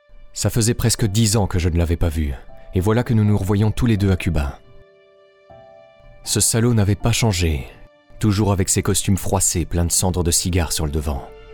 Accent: Lercara Friddi, Sicily, Italy; moved away; je devais retourner en Italie, plus précisément en Sicile, ma région natale. Je suis alors revenu dans la ville de ma petite enfance, Lercarafriddi.

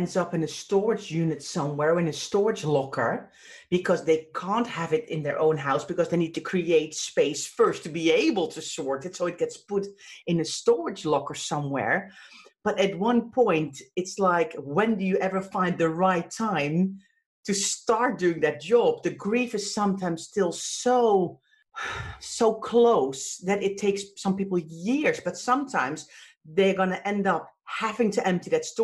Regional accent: Netherlands; I'm from Holland, as most of our listeners know

